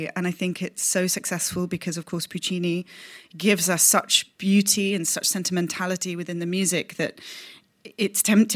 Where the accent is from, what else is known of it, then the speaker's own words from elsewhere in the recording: London, United Kingdom; So I come from London, where this production was originally made in 2002.